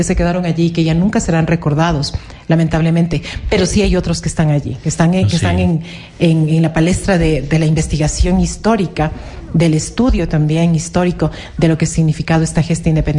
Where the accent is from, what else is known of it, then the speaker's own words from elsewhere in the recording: Tungurahua, Ecuador; como buenos zambateños, tungurahuenses, ecuatorianos, reconozcamos el valor tan grande que tienen fechas como estas